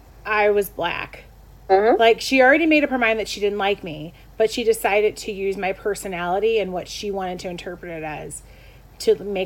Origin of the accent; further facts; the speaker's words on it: Chicago, Illinois, United States; Right? Like, I grew up in Chicago. Public school is not what it is now.